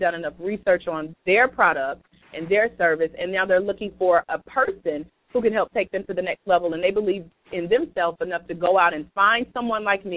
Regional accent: Douglasville, Georgia, United States; We're back in my hometown of Douglasville, Georgia

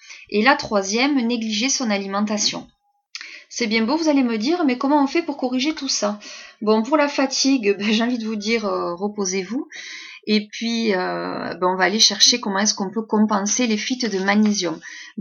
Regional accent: Occitanie, France; Chez nous en Roussillon, c'est un prétexte pour déguster de nouveaux vins de la région.

